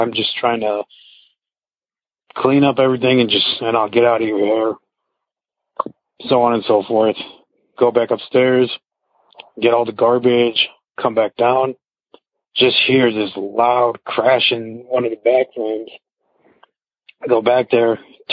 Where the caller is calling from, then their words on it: Chicago, Illinois, United States; I'm calling from Chicago, Illinois.